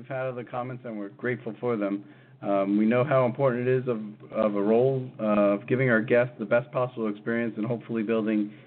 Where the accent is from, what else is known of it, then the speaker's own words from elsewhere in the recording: Smithtown, New York, United States; I actually was born and raised in Long Island, Smithtown, New York